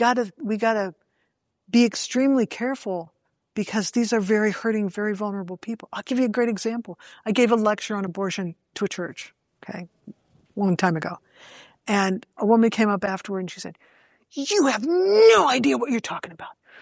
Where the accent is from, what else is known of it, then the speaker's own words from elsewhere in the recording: Michigan, United States; And I'm from Michigan. I feel your pain.